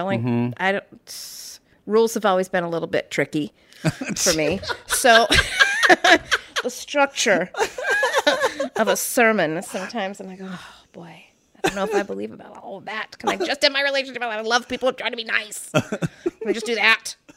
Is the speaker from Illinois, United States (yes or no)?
yes; Jacksonville, Illinois, United States; Middle of nowhere, Illinois. Jacksonville, Illinois.